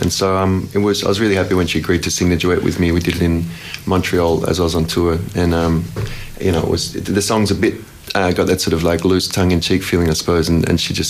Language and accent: English; Australia; I always laugh because I feel so much more Australian. I feel my accent come out so much more